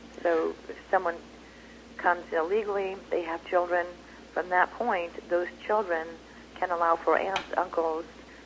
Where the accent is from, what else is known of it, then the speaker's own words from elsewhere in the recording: United States; born there; Well, I have a birth certificate that shows that I was born in the United States.